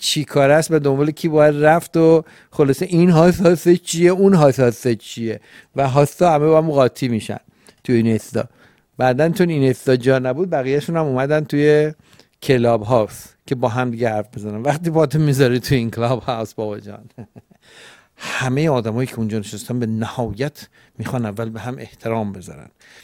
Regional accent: Iran; ما در هر کجا که باشیم همیشه ما همه ایرانی هستیم

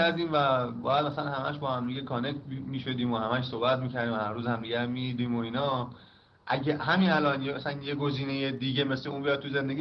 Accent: Ahvaz, Khuzestan, Iran; من که از اهوازم، میدونی که همیشه از اهواز

